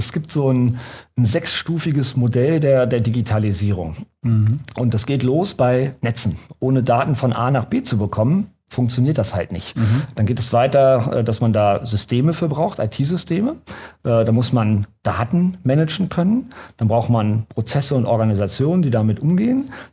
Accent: Hanover, Lower Saxony, Germany; Und jetzt mal als Hannoveraner, gestern war es in der HAZ

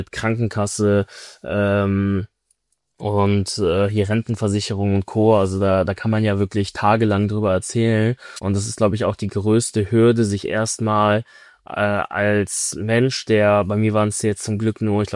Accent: Bonn, North Rhine-Westphalia, Germany; ich komme aus Bonn

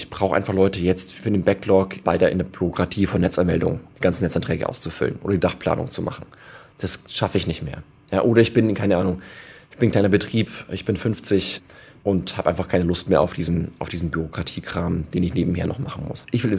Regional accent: Tirschenreuth, Bavaria, Germany; let's say in Tirschenreuth, wo ich herkomme

